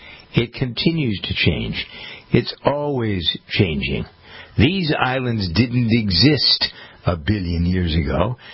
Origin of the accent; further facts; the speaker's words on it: Framingham, Massachusetts, United States; We just went through the budget process in my hometown of Framingham